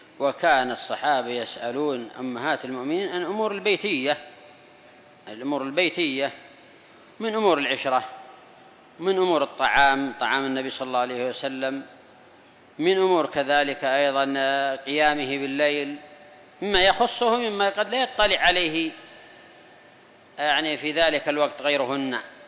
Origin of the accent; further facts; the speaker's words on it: Yemen; مثلا دبية إذا كان كذا تسمى عندنا في اليمن، يمخض فيها ويجعل فيها السمن